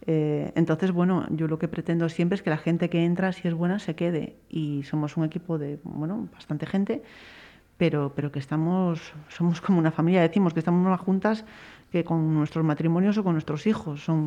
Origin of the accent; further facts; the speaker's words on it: Monforte de Lemos, Galicia, Spain; los que somos de Monforte